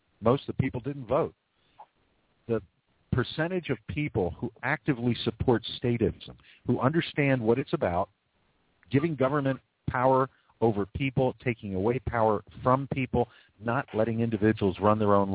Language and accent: English; Philadelphia, Pennsylvania, United States; but I grew up in Philly in a mixed neighborhood, in Bill Cosby's neighborhood.